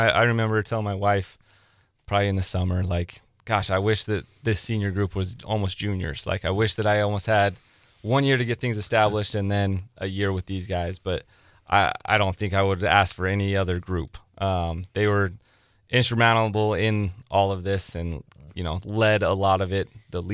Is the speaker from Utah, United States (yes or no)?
yes; Utah, United States; I think the biggest thing that I kind of could take away from what I did in Utah and what I grew up in Utah was we were in a top classification out there.